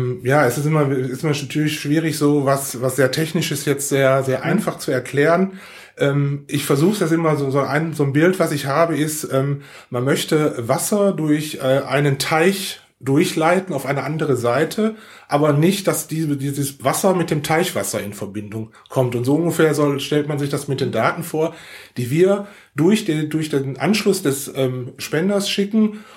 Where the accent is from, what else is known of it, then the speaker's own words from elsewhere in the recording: Essen, North Rhine-Westphalia, Germany; now in Willich, Germany; bin 48 Jahre alt, bin ein Kind des Ruhrgebiets, habe über 40 Jahre in Essen gelebt, da geboren und bin seit 2009 in Willich